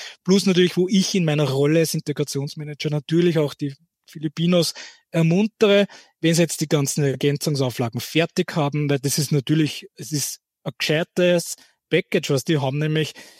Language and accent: German; Wiener Neustadt, Lower Austria, Austria; born there; Ich, wie gesagt, bin ein gebürtiger Wiener Neustädter